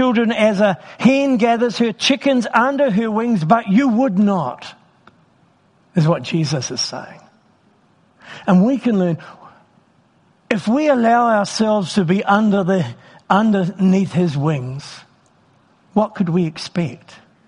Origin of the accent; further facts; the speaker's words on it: Wellington, New Zealand; I grew up in Wellington